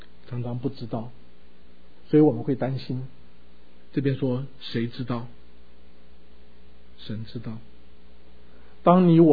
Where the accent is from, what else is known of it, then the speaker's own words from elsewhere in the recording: China; now in United States; 我想我们中国人到美国来开始要学习适应这个环境，适应一个新的社会，新的风俗，新的语言，新的习惯，新的嗜好。